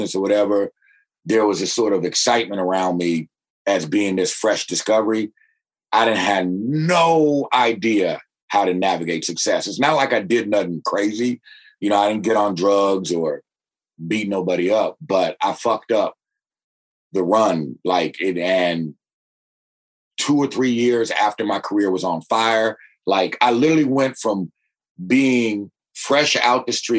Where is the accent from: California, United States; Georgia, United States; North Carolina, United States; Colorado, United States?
California, United States; Berkeley; And I'm from Berkeley, right next door to Oakland, and grew up in a very, very working class, old school working class neighborhood.